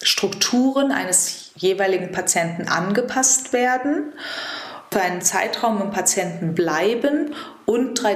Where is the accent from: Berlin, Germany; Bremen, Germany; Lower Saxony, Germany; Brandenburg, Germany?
Berlin, Germany; Ich bin gebürtige Berlinerin und habe in Berlin an der Charité Medizin studiert.